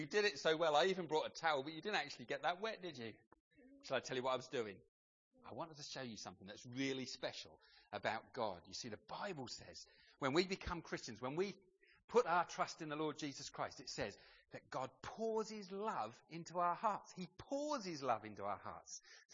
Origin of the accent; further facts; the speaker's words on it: Laxfield, East of England, United Kingdom; also born or lived in Great Blakenham; I come from Laxfield.